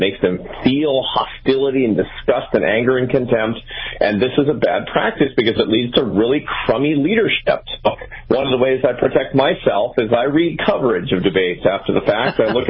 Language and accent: English; Seattle, Washington, United States; I grew up near you. I grew up in Seattle, Washington, you know, your hometown as well.